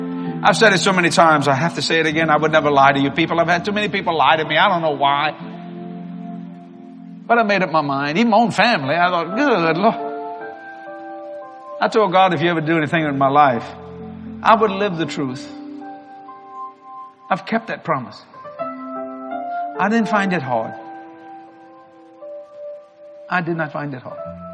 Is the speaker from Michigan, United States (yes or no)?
no; Louisiana, United States; I'm a Cajun. I'm proud of my heritage.